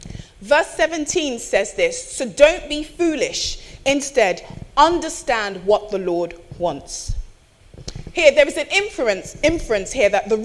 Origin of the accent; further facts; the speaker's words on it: Nigeria; I can say that because I'm Nigerian, so it's fine.